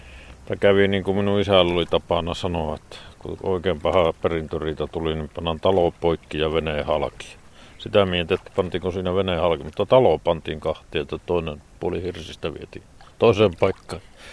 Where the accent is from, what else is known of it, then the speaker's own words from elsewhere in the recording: Kolari, Lapland, Finland; Minä olen kotoisin tuolta Tornionjokivarasta Kolarin sieppijärveltä.